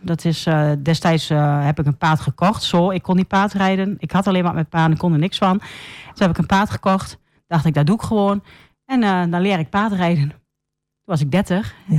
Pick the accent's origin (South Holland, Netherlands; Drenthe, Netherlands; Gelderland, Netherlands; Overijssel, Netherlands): Overijssel, Netherlands; Almelo; 40 jaar. En geboren en getogen in Almelo.